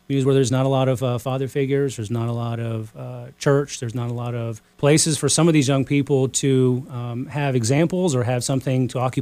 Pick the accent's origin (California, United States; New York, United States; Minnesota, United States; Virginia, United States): Virginia, United States; Arlington; also born or lived in Bristol, Virginia; So I'm born and raised in Arlington County, Virginia.